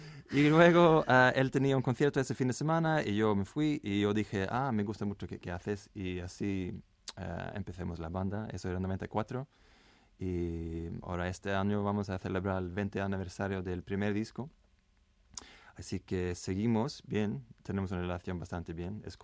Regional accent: Norrland, Sweden; Spanish is a second language; also born or lived in London; now in Madrid, Spain; Yo soy sueco del norte, así que...

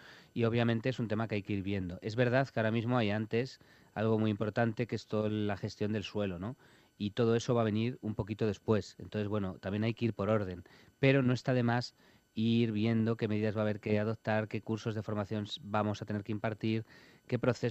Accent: Madrid, Community of Madrid, Spain; born there; de Latina, que es, por cierto, el barrio donde yo nací, en Campamento, el barrio de Campamento

